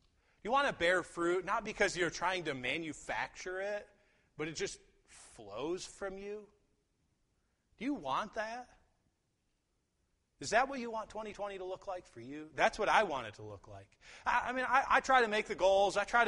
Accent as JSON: {"language": "English", "region": "Michigan", "country": "United States", "tie": "born or raised there", "said": "I remember as a kid, I grew up in Michigan. Most of you, if not all of you, know that. And my grandma lived on a lake."}